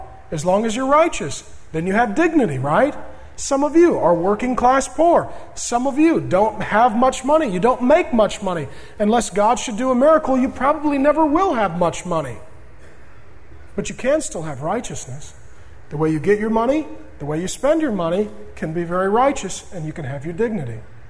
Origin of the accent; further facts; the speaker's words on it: SeaTac, Washington, United States; I grew up righteous poor. I grew up in South Seattle, down in SeaTac. My dad was a union drywaller, hung sheetrock for over 20 years till he broke his back.